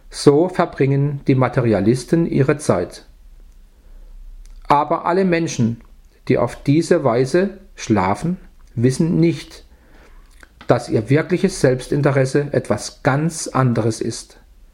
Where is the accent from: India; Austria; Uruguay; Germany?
India; Ich wurde in Indien geboren, wuchs heran, heiratete dann und verbrachte ein paar schöne Jahre mit meiner Frau.